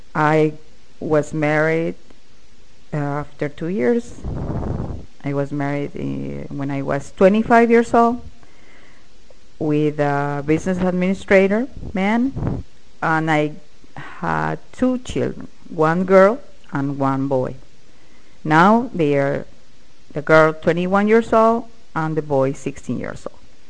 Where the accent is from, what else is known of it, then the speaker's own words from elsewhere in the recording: Lima, Peru; moved away as an adult; now in United States; I was born in Peru, in Lima, Peru, the capital, and I studied my elementary and high school studies in Rosa de Santa Maria. I'm Catholic